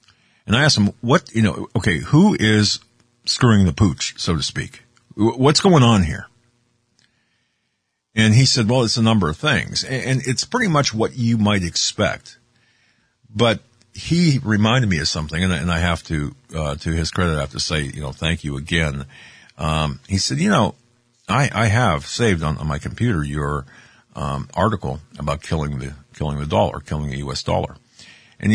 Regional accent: Erie, Pennsylvania, United States; A good friend of mine, Pat Campbell from Erie, from my hometown in Erie, then to Steubenville, and then to KFAQ out of Orlando

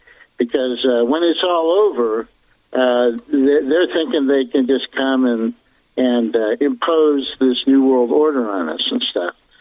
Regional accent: United States; I'm an American, and I want to live in America.

